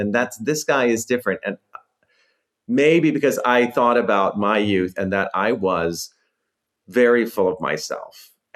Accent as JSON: {"language": "English", "country": "United States", "said": "And I became aware of, as an American, how parochial I was in knowing history and politics and literature and art and food."}